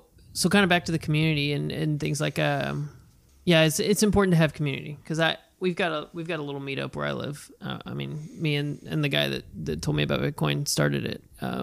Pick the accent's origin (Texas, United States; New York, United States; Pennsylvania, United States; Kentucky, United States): Texas, United States; Well, being here is very different, because like at home, I'm from Texas, like we can carry guns or you got to have a license, right?